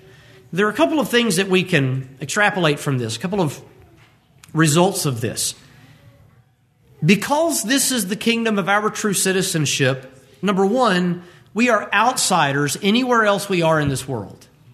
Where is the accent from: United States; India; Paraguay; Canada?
United States; Birmingham, Alabama; also born or lived in Huntsville; I was born in Birmingham, Alabama. I've lived in Birmingham, in the Birmingham metro, and I have lived in Huntsville, Alabama. These are the only places that I have ever called home